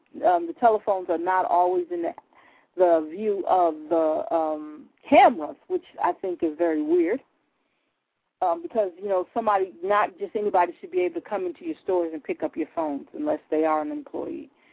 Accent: United States; born there; I wasn't born in Africa. I was born here in America.

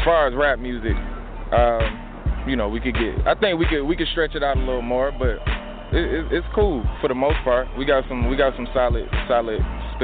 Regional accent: Stone Mountain, Georgia, United States; I'm from the east side, man. I'm from the east. I'm from Stone Mountain. I'm from Decatur, you know, that side of town.

